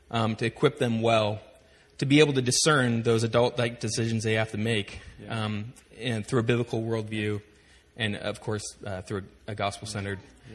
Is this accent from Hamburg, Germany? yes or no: no; Baden-Württemberg, Germany; also born or lived in Philadelphia; I grew up in Germany. My parents are missionaries there. They still are. And it was great. I didn't know anything different, but I loved it, near Basel, Switzerland.